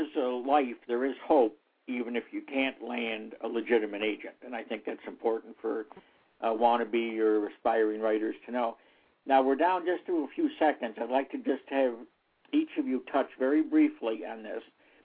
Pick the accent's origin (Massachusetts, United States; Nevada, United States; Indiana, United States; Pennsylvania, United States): Nevada, United States; Las Vegas; And my hometown.